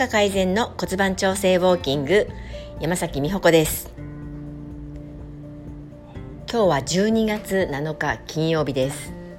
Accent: Shimonoseki, Yamaguchi, Japan; 私自身が下関出身なので、やはりその市がだんだん元気がなくなっていくっていう話を聞いた時に

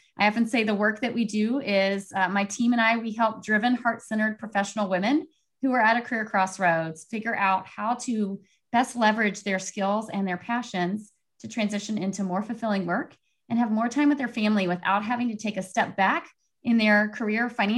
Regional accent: Texas, United States; And being growing up in Texas, we definitely celebrate Cinco de Mayo around here.

